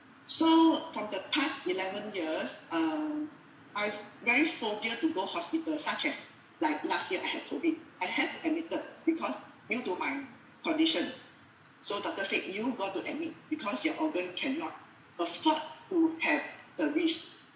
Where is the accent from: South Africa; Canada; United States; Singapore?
Singapore; So, I'm from Singapore. I have been to Palilai for the past 2 years.